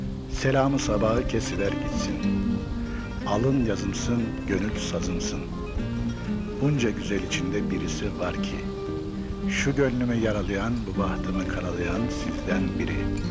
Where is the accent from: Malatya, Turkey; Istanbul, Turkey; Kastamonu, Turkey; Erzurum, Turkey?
Malatya, Turkey; born there; now in Ankara, Turkey; 1941 Malatya doğumluyum. Yüksek Gazetecilik Okulu mezunuyum. 15 senedir Ankara'dayım.